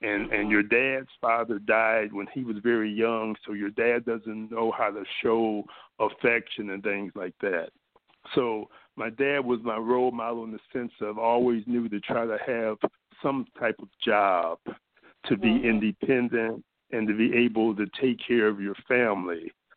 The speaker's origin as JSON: {"language": "English", "town": "Watts", "region": "California", "country": "United States", "tie": "born or raised there", "also_born_or_lived": "Detroit", "said": "And we grew up in Watts. I don't know if you're familiar with California. But my parents were separated. We came from Detroit."}